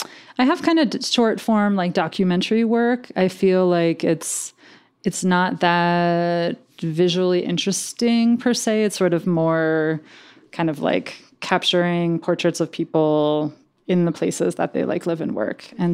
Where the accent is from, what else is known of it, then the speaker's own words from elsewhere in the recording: Allentown, Pennsylvania, United States; also born or lived in Berkeley, United States; I come from Allentown, a small northeastern town.